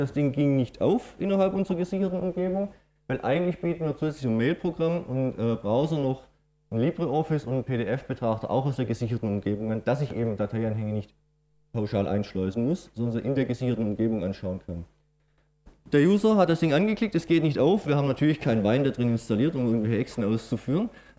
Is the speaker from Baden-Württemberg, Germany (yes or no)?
yes; Baden-Württemberg, Germany; accent: Swabian; Man hört vielleicht bei meinem Dialekt auch ein bisschen raus. Ich komme auch aus der schwäbischen Region.